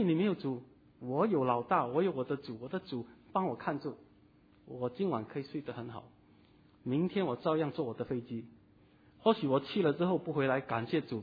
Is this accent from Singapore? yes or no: yes; Singapore; 今天我们新加坡人孩子还没有上课，我们已经做义工了